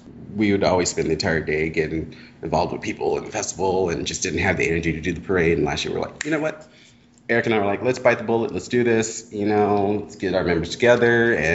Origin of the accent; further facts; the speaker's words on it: Texas, United States; I was like, yeah, but we're from Texas, so we don't think about how big we actually are.